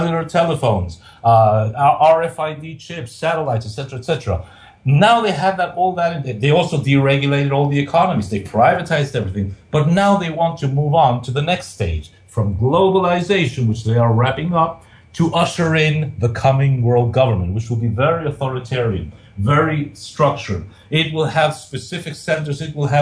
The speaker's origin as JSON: {"language": "English", "region": "New York", "country": "United States", "tie": "born or raised there", "said": "As I said, I'm 58 and I was brought up in New York."}